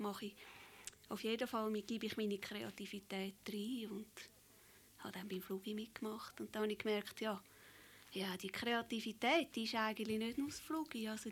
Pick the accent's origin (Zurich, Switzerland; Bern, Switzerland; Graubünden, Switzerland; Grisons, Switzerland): Zurich, Switzerland; Ich bin in Zürich aufgewachsen.